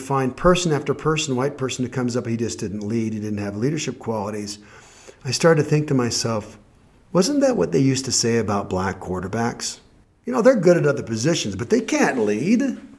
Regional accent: Wyoming, United States; I'm a kid from Wyoming who wants to believe just because I played college football that I'm not a racist.

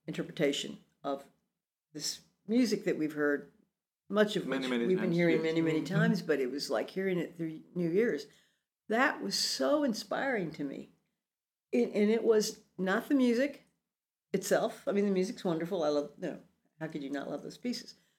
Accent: Corpus Christi, Texas, United States; You know, I'm still like that little kid growing up in Corpus Christi, Texas.

